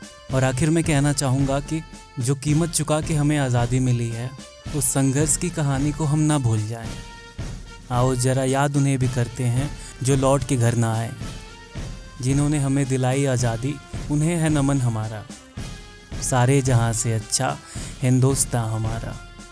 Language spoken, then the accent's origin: Hindi; India; तो बात ऐसी है कि हम इंडियन लोग काफ़ी यूनिक होते हैं।